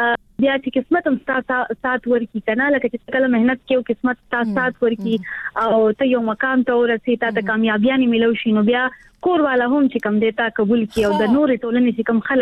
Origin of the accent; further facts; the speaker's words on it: Khyber Pakhtunkhwa, Pakistan; زه چې کوم دی خیبر پختونخوا نو خاص ضلع سره تعلق ساتم